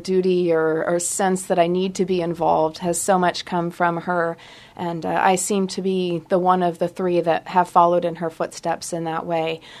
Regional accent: Port Alexander, Alaska, United States; now in Sitka, United States; I grew up in Port Alexander and actually graduated from high school there. So Sitka was the big city.

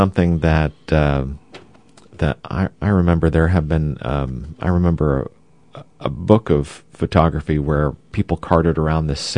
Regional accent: Oklahoma, United States; I grew up in the Midwest in Oklahoma, and the state fair there was just huge.

